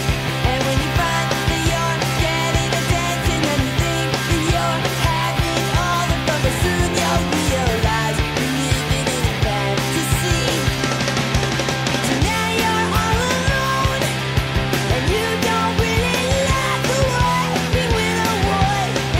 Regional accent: California, United States; The whole band's from California.

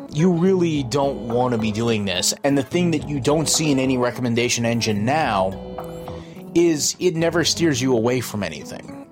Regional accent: Brunswick, Maine, United States; at McBean's record store where I grew up in Brunswick, Maine.

